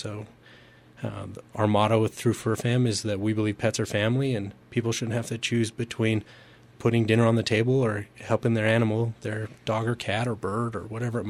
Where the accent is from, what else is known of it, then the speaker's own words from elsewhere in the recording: Idaho, United States; I'm a kid from Eastern Idaho who went to a local university, but the sky's the limit.